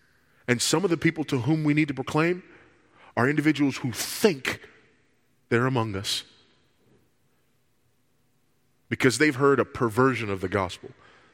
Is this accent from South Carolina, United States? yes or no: no; California, United States; And homosexual marriages are taking place right now all over my home state of California